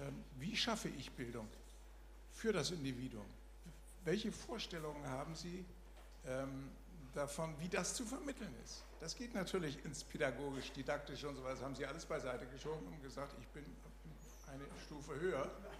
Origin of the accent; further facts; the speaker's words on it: Northern Germany, Germany; Als Norddeutscher bin ich gewillt zu sagen, ein bisschen Butter bei die Fische.